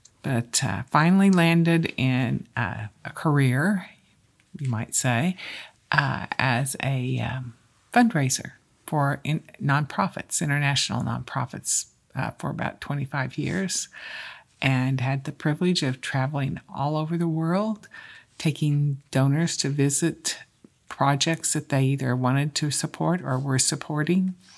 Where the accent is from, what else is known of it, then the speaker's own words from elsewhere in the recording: Missouri, United States; Well, I grew up in Southwest Missouri and spent the first part of my life in that area. Born in Neosho, Missouri.